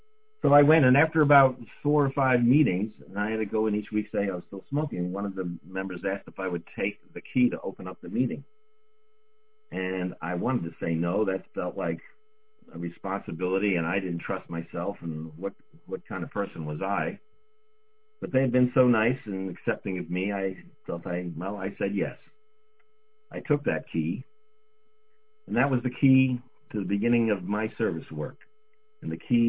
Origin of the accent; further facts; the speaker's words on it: Woodstock, New York, United States; it wasn't until I had moved back to my hometown of Woodstock, New York